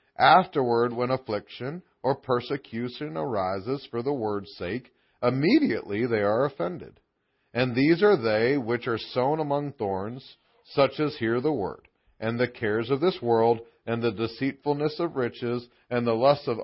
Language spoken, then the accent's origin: English; Illinois, United States; born there; also born or lived in Texas; I was born in Illinois. You can't tell by the way I talk because I was in Texas for 15 years, and they rubbed off on me.